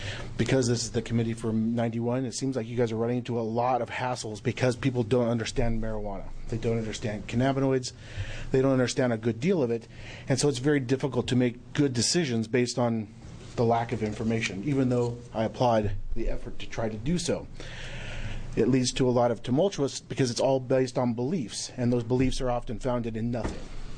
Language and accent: English; Oregon, United States; I'm from Lane County, Representative Olson's district.